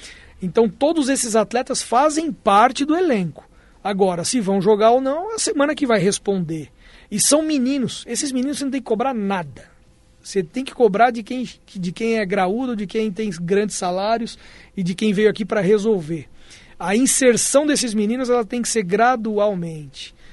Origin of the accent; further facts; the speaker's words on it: São Paulo, Brazil; Eu sou de São Paulo, cresci ali acompanhando jogos dos grandes de São Paulo.